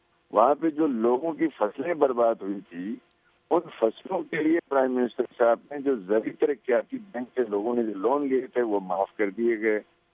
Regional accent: Gilgit-Baltistan, Pakistan; جو صوبہ ہے گلگت بلتستان, اس کا ایک ضلع ہے ضلع گیزر, اس کے ساتھ جو ہے بارڈر لگتا ہے چترال کا, تاکہ ہمارا اپنا صوبہ جو ہے الگ ہے.

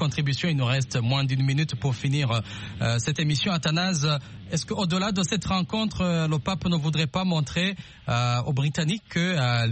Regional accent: Burundi; parce que je suis aussi originaire du Burundi.

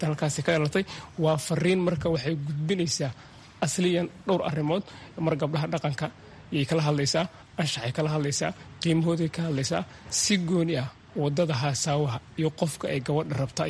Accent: Ceel Guduud, Gedo, Somalia; born there; ana waxaan ku dhashay meel yiraahdo Ceelguduud oo ku taala gobolka Gedo, waa tuulo.

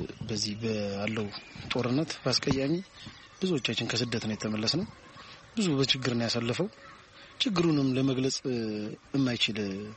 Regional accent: Amhara, Ethiopia; ኳስ ተጫውቼ ያደግኩት በክለብም ደረጃ ተጫውቻለሁ። በአማራ ክልልም ደረጃ በፕሮጀክት ክልሌን ወክዬ ብዙ ሀገር ተጫውቻለሁ።

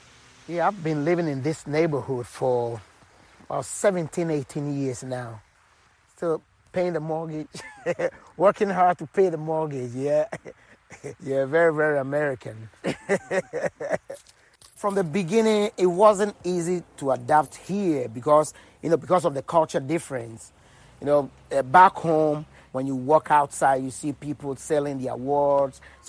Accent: Ghana; moved away as an adult; now in Chattanooga, United States; I'm originally from Ghana, West Africa.

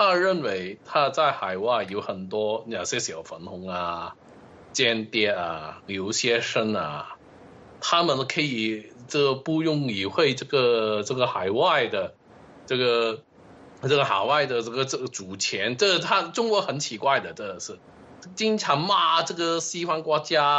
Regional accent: United Kingdom; now in Germany; 我是一个英国人啊，我是英国籍的。那么对付一个英国住在德国的英国人

